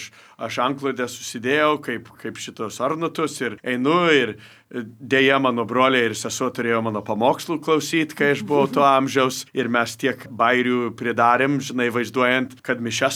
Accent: United States; aš kaip amerikietis išsišiepęs ir šipsaus

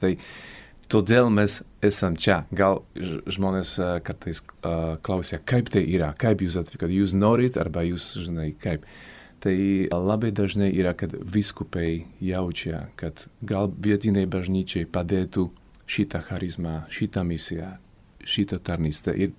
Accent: Slovakia; Lithuanian is a second language; now in Lithuania; Mes esam iš Slovakijos.

